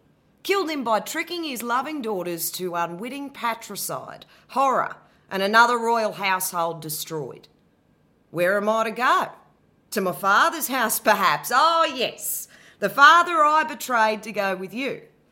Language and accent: English; Australia; accent: Australian; now in Scotland, United Kingdom; I am 36. I am Australian, originally. I've lived in Scotland predominantly for 8 years. I have an accent that comes in and out depending on who I'm speaking to. If I speak to my family in Australia, my Australian accent becomes very pronounced.